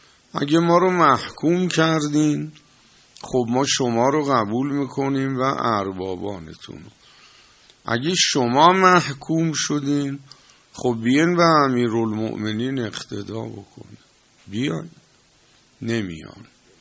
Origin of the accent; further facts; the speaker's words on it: Iran; نگفتم من ایرانیم